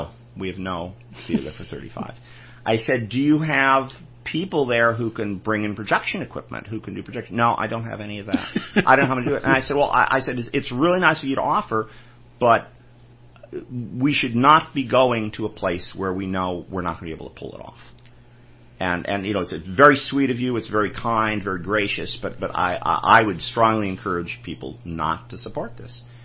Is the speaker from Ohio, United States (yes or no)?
yes; Cleveland, Ohio, United States; I'm from Cleveland originally, so I'm allowed to bash Cleveland.